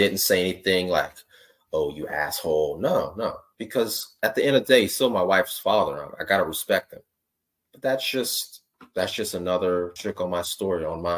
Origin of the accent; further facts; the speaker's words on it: Prairieville, Louisiana, United States; growing up in South Louisiana, Baton Rouge, outside of Baton Rouge, Prairieville is where my parents' house specifically was